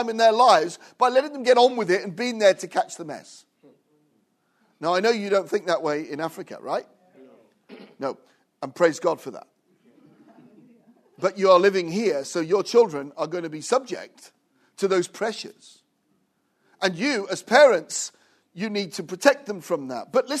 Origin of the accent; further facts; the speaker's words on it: Wales, United Kingdom; I'm actually a Welshman, though I don't speak Welsh. I did live there for 16 years